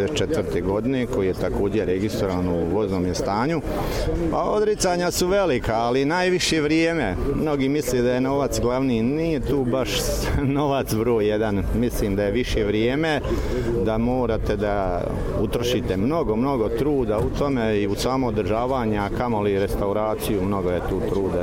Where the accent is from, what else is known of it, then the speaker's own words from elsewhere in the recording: Skugrić, Republika Srpska, Bosnia & Herzegovina; iz Skugrića sam kod Modriče.